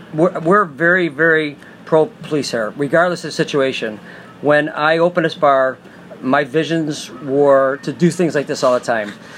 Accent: Illinois, United States; Southside. I grew up Midway Airport.

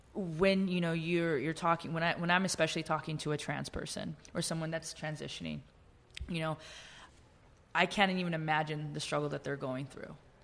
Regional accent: Austin, Texas, United States; moved away as an adult; now in San Francisco, United States; I mean, to be honest with you, you know, moving to San Francisco, really, I came from Austin, Texas, and I moved to San Francisco when I was 28

